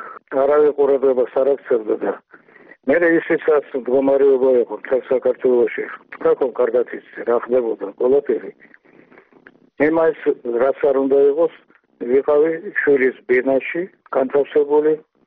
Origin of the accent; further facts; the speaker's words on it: Tbilisi, Georgia; born there; ყველაფერი კარგად ვიცი, მაგრამ მე ხომ თბილისში დავიბადე